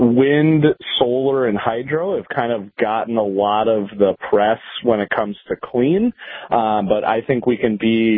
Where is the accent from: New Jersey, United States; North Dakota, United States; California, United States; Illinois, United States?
North Dakota, United States; hey, I'm from North Dakota. We've got a federal dam as well